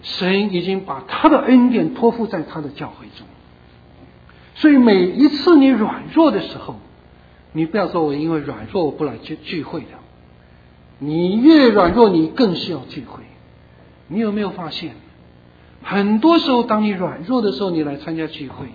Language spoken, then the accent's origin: Chinese; China; 我们中国人讲一句话，不经一事不长一智